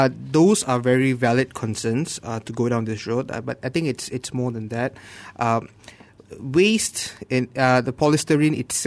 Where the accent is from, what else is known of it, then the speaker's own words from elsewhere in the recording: Malaysia; I think food waste is especially big amount of waste that we as a Malaysian society generate.